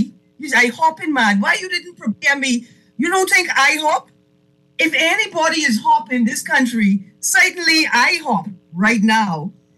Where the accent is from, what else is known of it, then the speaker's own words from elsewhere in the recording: Acklins, Bahamas; See, I'm from Acklands and you from Acklands, right?